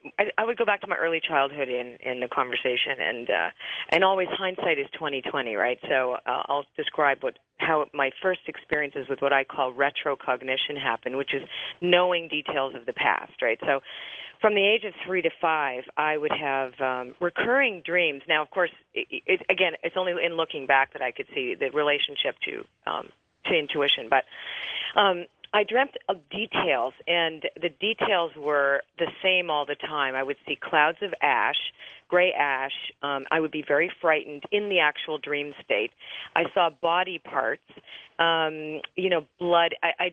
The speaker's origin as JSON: {"language": "English", "country": "Canada", "said": "I'm Canadian, right?"}